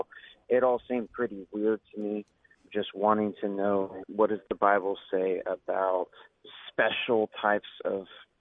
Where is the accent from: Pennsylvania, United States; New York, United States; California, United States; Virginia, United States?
California, United States; I'm from California.